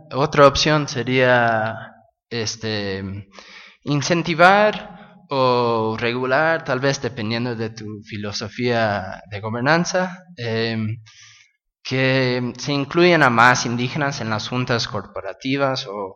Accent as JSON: {"language": "Spanish", "country": "United States", "second_language": "Spanish", "said": "siendo pues gringo, siendo de Estados Unidos, ¿no?"}